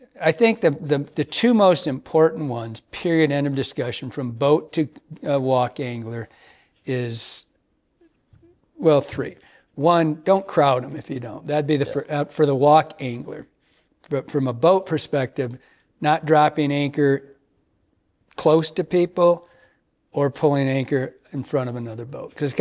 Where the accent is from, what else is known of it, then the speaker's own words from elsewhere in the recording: Michigan, United States; growing up in Michigan with tons of boats, you know, because the rivers were small.